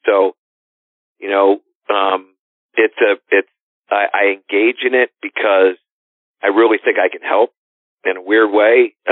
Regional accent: Connecticut, United States; in Connecticut, which is my home state, that meant a great deal.

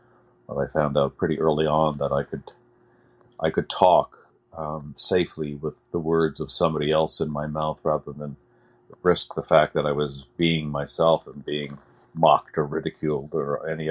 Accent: Montreal, Quebec, Canada; I started out as an extra in where I grew up in Montreal. So in the 80s, when I was growing up

